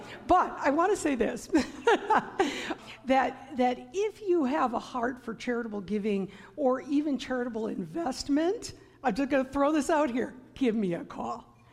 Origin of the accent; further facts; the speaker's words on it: Lexington, Michigan, United States; I have always lived on the southeast side of the state. I was raised in Lexington on Lake Huron, and now we live in southwest Michigan.